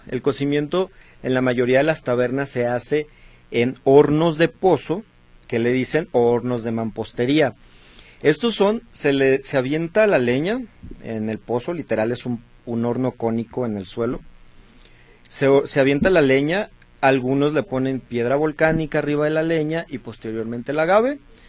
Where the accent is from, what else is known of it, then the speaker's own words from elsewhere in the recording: Tenamaxtlán, Jalisco, Mexico; Yo siempre les digo en mi pueblo, Tenamaxlán, que es su casa